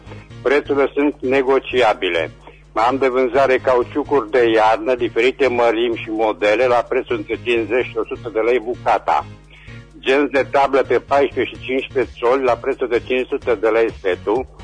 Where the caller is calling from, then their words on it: Reșița, Caraș-Severin, Romania; că sunt din Reșița.